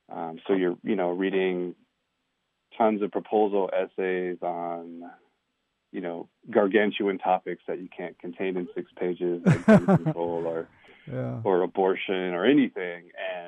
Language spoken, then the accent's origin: English; Window Rock, Arizona, United States; also born or lived in Flagstaff; I did. I grew up in Window Rock and Flagstaff.